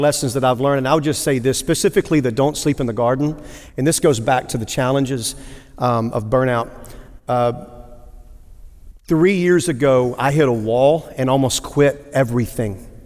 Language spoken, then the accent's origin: English; Arkansas, United States; now in East Texas, United States; I'm originally from South Arkansas, which in East Texas is almost identical. So, but I've been in the area since 96